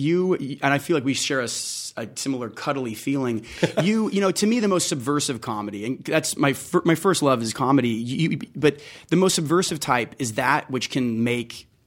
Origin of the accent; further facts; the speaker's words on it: Las Vegas, Nevada, United States; I'm from Las Vegas, born and raised.